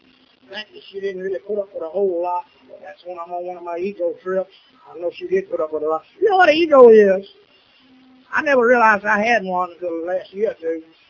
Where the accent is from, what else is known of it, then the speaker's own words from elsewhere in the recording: Lincolnton, Georgia, United States; I'm a very, very, very happy sober alcoholic. Hello, everybody. I'm from Lincolnton, Georgia. Little town, 1,406 people.